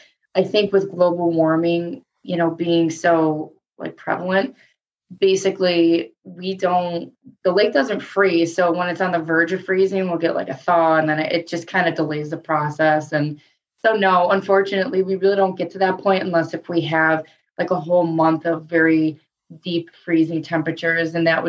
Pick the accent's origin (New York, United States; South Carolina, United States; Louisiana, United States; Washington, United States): New York, United States; Lancaster; So I was born and raised in Lancaster, which is more of like the eastern part. So it's about 20 minutes outside of Buffalo.